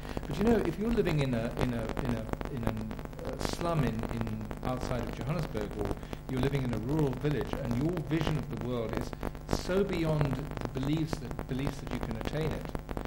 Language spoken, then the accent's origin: English; Eswatini; when I grew up in Swaziland, there was no such thing as television.